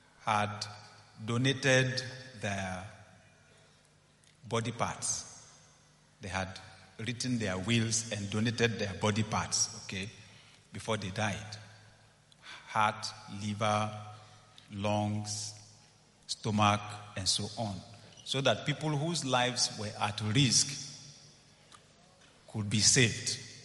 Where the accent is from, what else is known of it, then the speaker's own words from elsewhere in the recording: Nigeria; But for me, as a Nigerian, there was another part to the story.